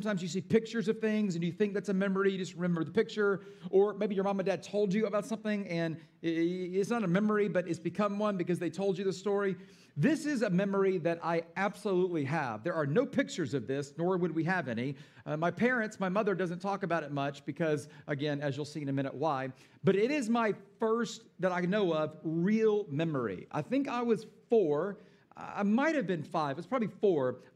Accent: Atlanta, Georgia, United States; now in Boston, United States; I was born and raised in Atlanta, so I'm like an Atlanta guy, but I'll give it a shot.

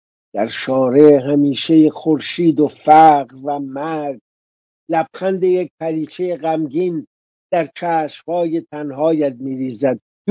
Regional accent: Iran; یه بار تو کویت گفتم آن سوی آبا وطنم بود

